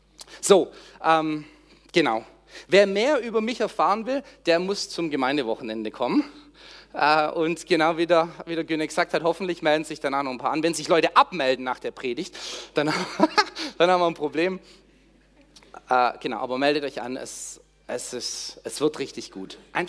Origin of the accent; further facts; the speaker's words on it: Bissing, Germany; Ich bin hier großgewachsen, aufgewachsen in Bissing.